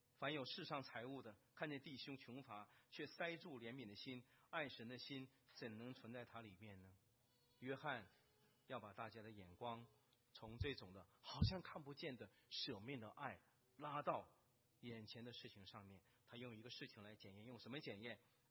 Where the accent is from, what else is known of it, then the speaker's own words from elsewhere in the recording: China; 特别针对我们中国信徒，特别针对我们中国信徒。